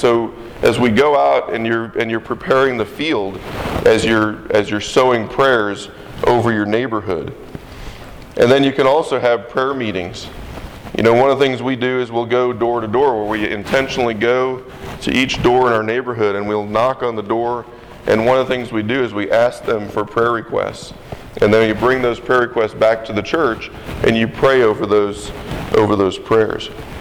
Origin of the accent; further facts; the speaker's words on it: Oklahoma, United States; now in Dallas, United States; Now I'm actually from Oklahoma, and living in Dallas is actually close by, so it's kind of funny there because everybody knows that I'm from Oklahoma